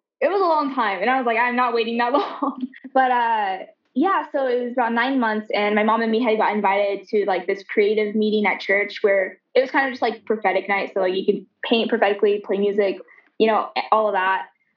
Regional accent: the South, United States; I grew up in a Christian household, but I grew up mostly in like the South. And so down there is kind of like the Bible Belt.

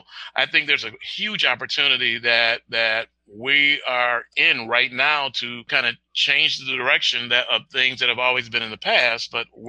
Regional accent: Waukegan, Illinois, United States; where I grew up in Waukegan, Illinois, there were sections of housing that were designed for veterans when they came back

